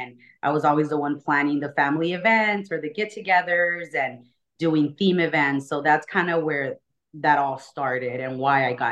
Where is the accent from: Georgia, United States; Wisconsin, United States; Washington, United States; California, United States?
California, United States; now in Las Vegas, United States; I'm originally from California.